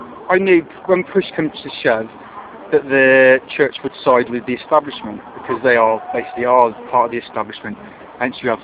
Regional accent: Hereford, West Midlands, United Kingdom; now in King's Lynn, United Kingdom; I've travelled down today from King's Lynn in Norfolk, but I'm originally from Hereford in the West Country. That's why if you hear this accent, it's not a King's Lynn accent

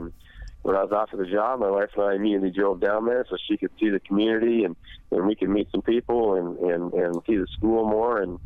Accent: New London, Minnesota, United States; I grew up in New London, Minnesota, so about an hour and a half south west of Piers. Grew up there and wrestled, played football, baseball

